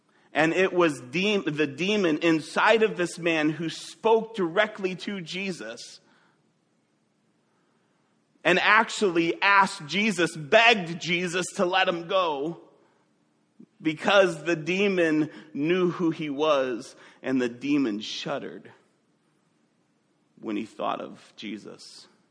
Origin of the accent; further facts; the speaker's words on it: Waukegan, Illinois, United States; I grew up in Waukegan, Illinois, right on Lake Michigan.